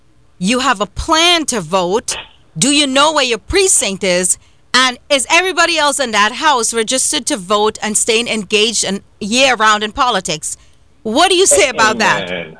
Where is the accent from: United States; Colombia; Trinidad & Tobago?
Trinidad & Tobago; When I said it, I'm like, I'm from Trinidad, and you know, over there, people say … or whatever